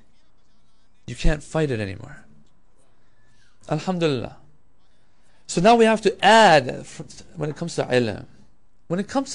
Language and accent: English; Qom, Qom Province, Iran; Back when we were growing up in Qom, we would go to these very nice majalis and stuff